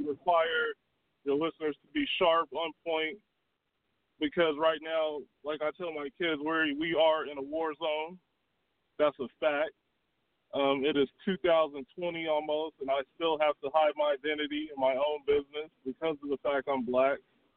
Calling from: Huntsville, Alabama, United States; Calling from Huntsville, Alabama, brother.

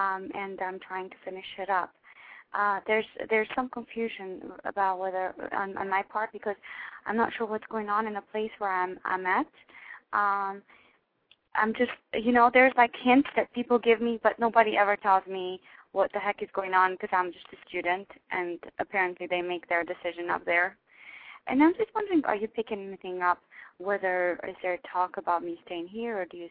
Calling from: Boston, Massachusetts, United States; I'm actually calling from Boston.

